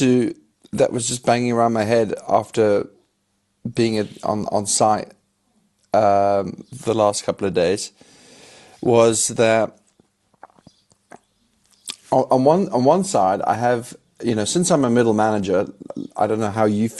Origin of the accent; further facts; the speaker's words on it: South Africa; as a South African, if I'm actually used to the power to go out